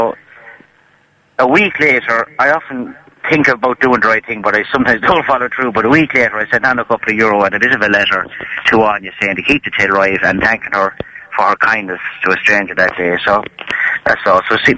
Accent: Thurles, Tipperary, Ireland; I'm from Thurles, County Chip.

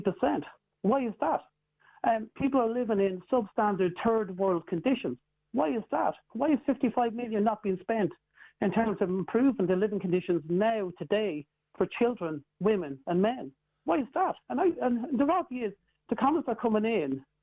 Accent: Ireland; I am as much Irish than anybody else. I'm as much, you know, as a traveller, I'm very proud of that.

